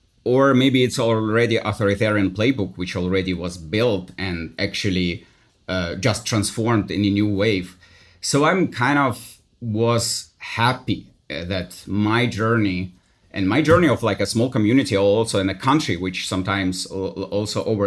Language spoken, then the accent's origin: English; Minsk, Belarus; English is a second language; Born and raised in Minsk and under the regime Lukashenko, going to schools, washed with all propaganda.